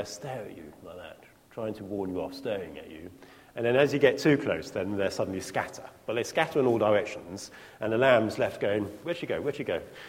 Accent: East of England, United Kingdom; As you know, I grew up in Norfolk

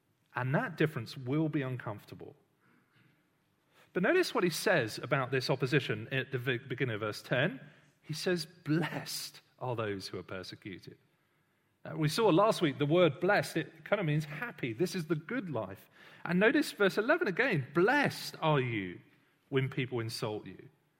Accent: United Kingdom; I'm British, but I don't really think much about being British every day.

